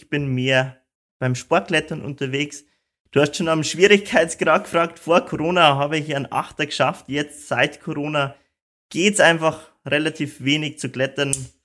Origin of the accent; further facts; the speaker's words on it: Rosenheim, Bavaria, Germany; ich komme aus Rosenheim, liegt ganz nah an den Bergen.